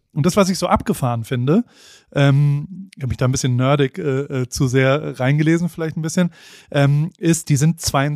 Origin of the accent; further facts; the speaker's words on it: United States; Ich fliege übermorgen wieder in die US-amerikanischen Staaten von Amerika, in meine Heimat.